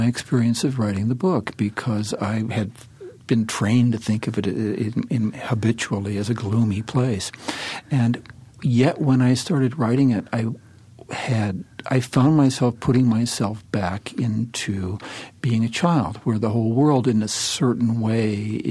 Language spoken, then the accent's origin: English; Cleveland, Ohio, United States; I was raised in Cleveland, and it was a place of such formidable grayness